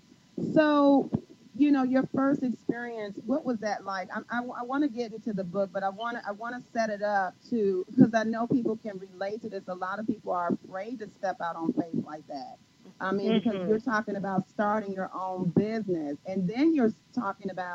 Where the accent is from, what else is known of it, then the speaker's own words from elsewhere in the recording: Detroit, Michigan, United States; now in Charlotte, United States; I'm also from Detroit, and I did relocate to Charlotte, North Carolina.